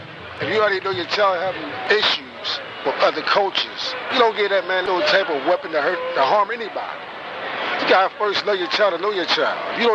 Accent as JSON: {"language": "English", "town": "Philadelphia", "region": "Pennsylvania", "country": "United States", "said": "I'm not from New York. I'm from Pennsylvania. City of brothers and love."}